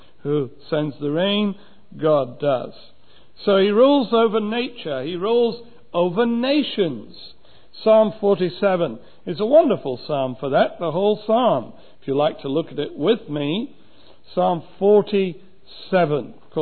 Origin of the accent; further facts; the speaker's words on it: England, United Kingdom; I come from England